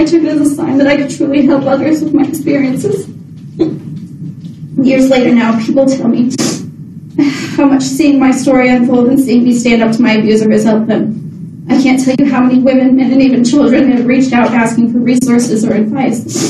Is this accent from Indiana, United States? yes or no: yes; Indiana, United States; now in Las Vegas, United States; My mother moved to Las Vegas with me when I came from Indiana.